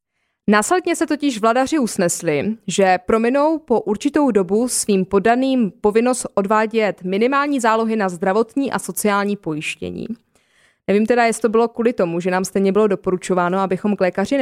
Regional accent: Moravian-Silesian Region, Czechia; jak se říká u nás na Ostravsku, odkud pocházím

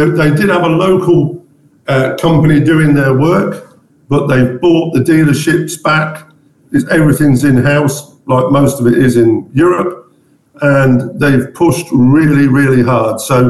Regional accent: Stretford, North West England, United Kingdom; I grew up in Stretford in Manchester because we moved around with my father's job.

